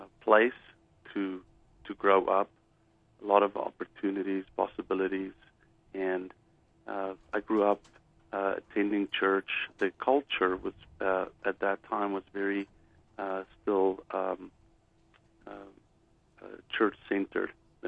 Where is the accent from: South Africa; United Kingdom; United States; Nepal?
South Africa; I grew up in the 80s in South Africa, which was still a racially divided country.